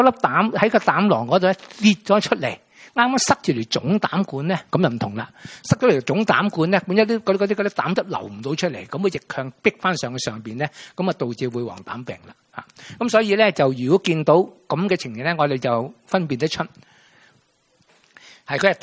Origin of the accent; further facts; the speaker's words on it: Guangdong, China; 我哋广东人最中意啦，吓啲鱼生啊、鱼生粥啊